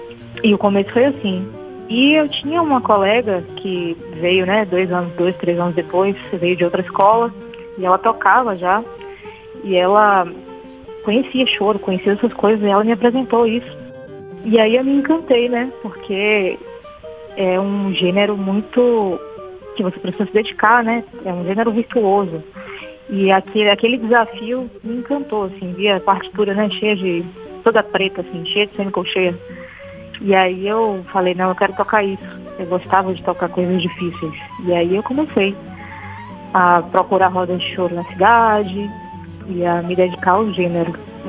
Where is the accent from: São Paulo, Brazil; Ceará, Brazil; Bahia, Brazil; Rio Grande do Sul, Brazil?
Bahia, Brazil; Salvador; Eu sou natural de Salvador e aqui é uma terra muito musical, né?